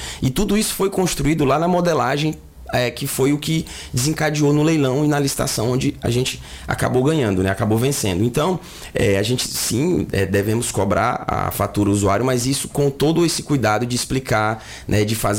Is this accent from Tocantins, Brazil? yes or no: yes; Tocantins, Brazil; Eu sou do Tocantins, né?